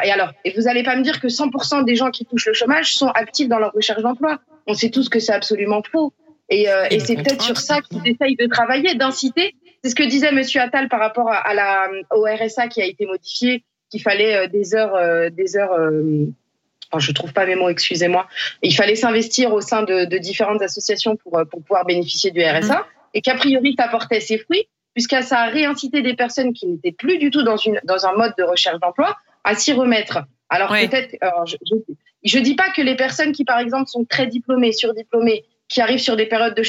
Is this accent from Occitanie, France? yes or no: no; Île-de-France, France; moved away as an adult; je suis issue de la région parisienne, je suis née dans les Yvelines, j'y ai vécu pendant quasiment 30 ans, ça fait très peu d'années que je suis arrivée dans le Morbihan.